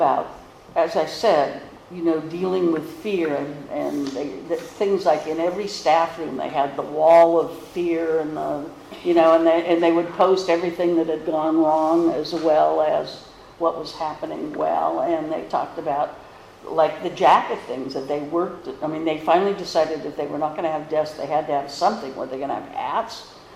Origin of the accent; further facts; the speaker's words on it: California, United States; hi, I'm from California.